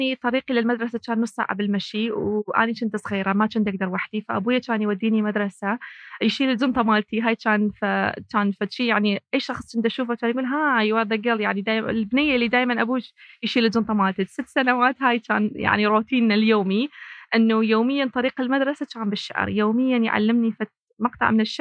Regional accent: Kirkuk Governorate, Iraq; في محافظة كركوك من العراق أنا كردية

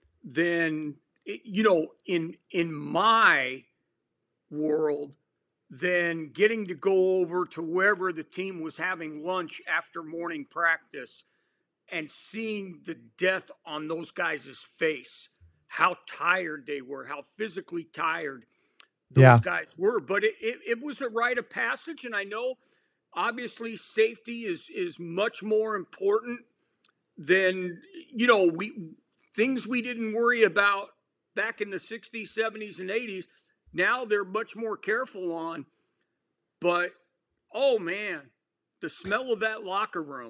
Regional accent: Nevada, United States; now in Indiana, United States; You know, I moved to Indiana in the summer of 2007. And I've got a question for you because I grew up in Nevada

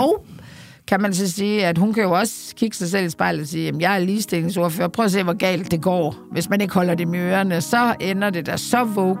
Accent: Aarhus, Central Denmark Region, Denmark; nu er jeg jo bare fra Aarhus. Det er dog Jylland, men det er da ikke Vestjylland.

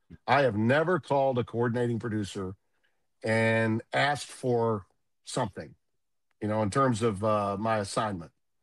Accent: Louisiana, United States; And even though I'm from Louisiana, I've never been indicted. I'm nothing more than an unindicted co-conspirator from the state of Louisiana.

